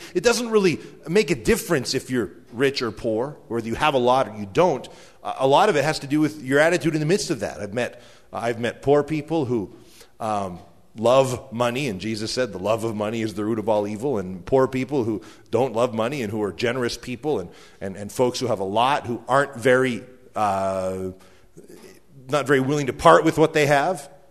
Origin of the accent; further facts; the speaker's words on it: Canada; It's kind of fun being a Canadian in an American family because it gives us an excuse to celebrate a lot of things twice.